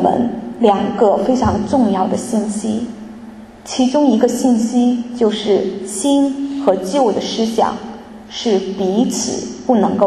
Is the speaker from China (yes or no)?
yes; China; 犹太人的宴席啊，通常啊跟我们中国人有点不同哈